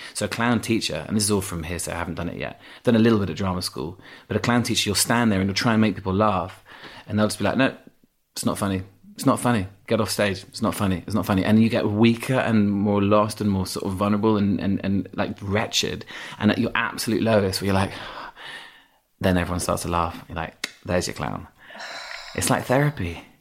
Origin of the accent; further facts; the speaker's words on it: Yorkshire and the Humber, United Kingdom; accent: Yorkshire; The accent's there, yeah. I had an accent. I had a strong Yorkshire accent until I was about 11, 12, yeah.